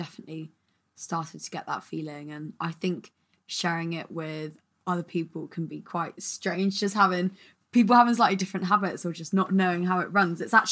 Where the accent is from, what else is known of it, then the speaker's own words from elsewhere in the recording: England, United Kingdom; now in Scotland, United Kingdom; And just me being here as well, as an English person, I actually appreciate it so much more.